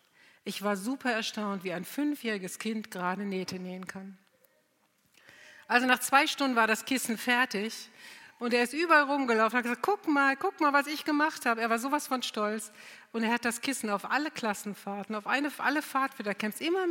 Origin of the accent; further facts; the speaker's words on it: Krefeld, North Rhine-Westphalia, Germany; also ich komme aus Krefeld, das liegt links vom Rhein, Düsseldorf rechts vom Rhein